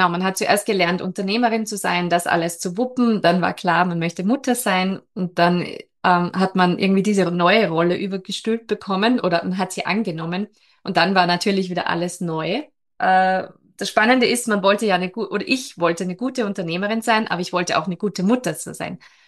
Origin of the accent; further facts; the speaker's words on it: Central Austria, Austria; ich komme aus Österreich, genau im Zentrum.